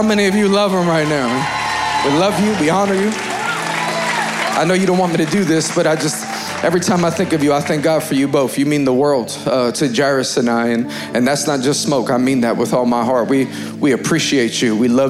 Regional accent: New York, United States; now in Dallas, United States; I'm born and raised in New York. You could probably hear it in my accent. Let's go, New York.

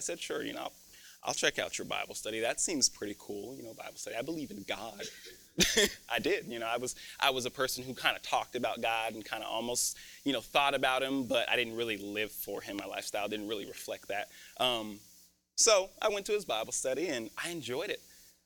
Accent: Colorado Springs, Colorado, United States; Now, I told you guys earlier, I'm from Colorado, Colorado Springs, Colorado. So when I came here, everyone asked me, oh, I didn't know there was black people in Colorado.

